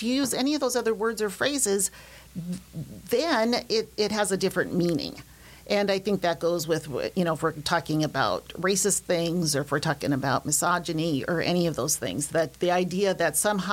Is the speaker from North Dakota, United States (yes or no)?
yes; North Dakota, United States; I grew up in North Dakota, and I grew up near an Indian reservation.